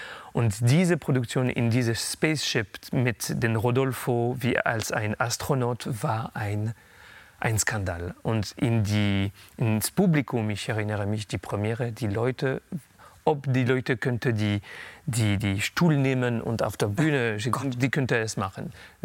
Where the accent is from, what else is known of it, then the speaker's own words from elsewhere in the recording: Paris, Île-de-France, France; born there; first language French; German is a second language; Weil ich liebe diese Sprache. Das ist meine Muttersprache. Ich bin in Paris geboren